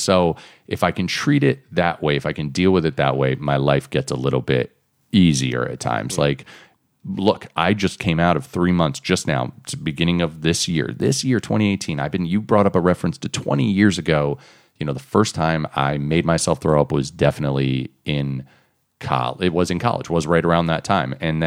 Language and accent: English; Connecticut, United States; Sort of. I mean, I'm from Connecticut.